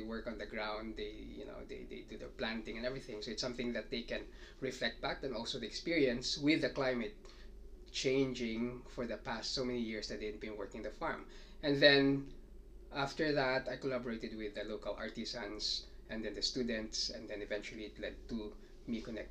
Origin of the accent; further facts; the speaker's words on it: Philippines; Okay, I'm from the Philippines.